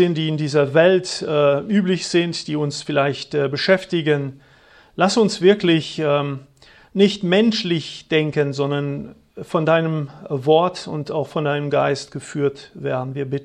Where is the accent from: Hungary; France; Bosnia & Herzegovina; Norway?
France; German is a second language; now in Germany; Wie mein Name es erkennen lässt, ich komme aus Frankreich ursprünglich, lebe in Deutschland seit jetzt ein paar Jahrzehnten. Also ich denke, dass ich die Sprache relativ gut beherrsche